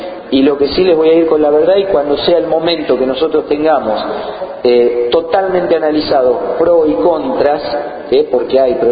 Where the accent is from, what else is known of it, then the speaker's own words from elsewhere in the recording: Energía, Buenos Aires, Argentina; Yo soy de Energía también, un pueblo del distrito, y como habitante del distrito realmente siempre hemos estado lejos de los lugares de decisión.